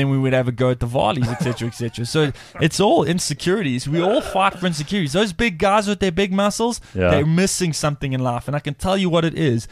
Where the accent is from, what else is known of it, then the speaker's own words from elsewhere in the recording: Amanzimtoti, KwaZulu-Natal, South Africa; If you're from Toti, you're like, I'm from Toti.